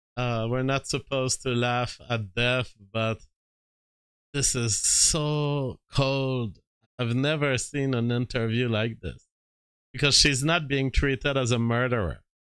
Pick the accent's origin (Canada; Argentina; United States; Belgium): Canada; every year I file some US paper to say I am Canadian, therefore the money I make is mine.